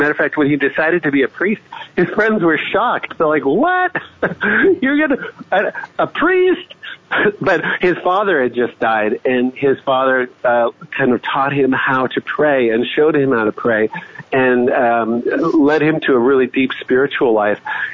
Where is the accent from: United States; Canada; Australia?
Canada; I grew up in Canada, and I remember as a teenager in the 80s thinking Russia's going to launch a nuke